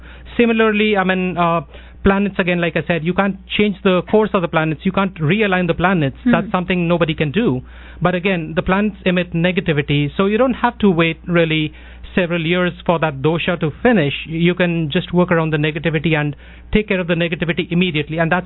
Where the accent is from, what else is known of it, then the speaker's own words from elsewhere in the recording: Delhi, India; now in United States; I'm from Delhi, basically, and we see that same thing over there as well.